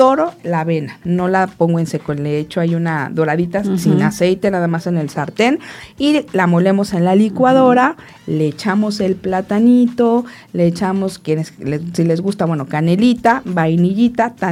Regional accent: Mexico; somos bien mexicanos, bien contentos de estar aquí y de celebrar nuestra independencia

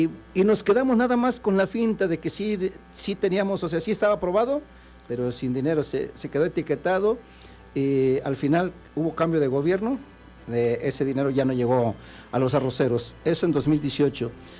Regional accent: Panchimalco, San Salvador, El Salvador; nosotros, que somos de Panchimalco, algunos de los que estamos en el grupo

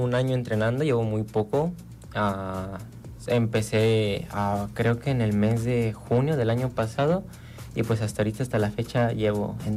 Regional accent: Jojutla, Morelos, Mexico; Soy de aquí de Jojutla, orgullosamente de Barrio Las Calaveras, de aquí cerquita.

